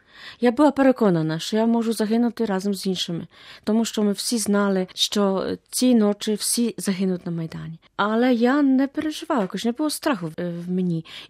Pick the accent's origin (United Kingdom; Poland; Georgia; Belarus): Poland; Ukrainian is a second language; now in Ukraine; І я сама з Польщі, а в Україні 25 років вже живу і працюю.